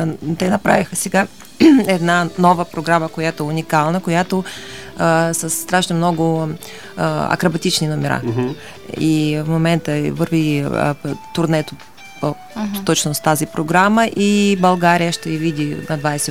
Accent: Russia; Bulgarian is a second language; now in Bulgaria; Аз съм от Русия.

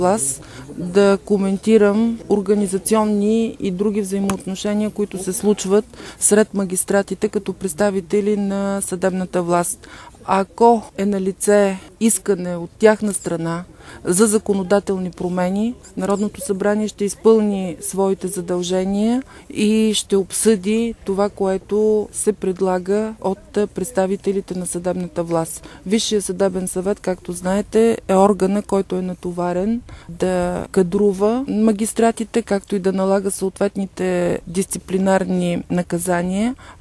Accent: Pleven, Pleven Province, Bulgaria; За мен като плевенчанин е срамно това

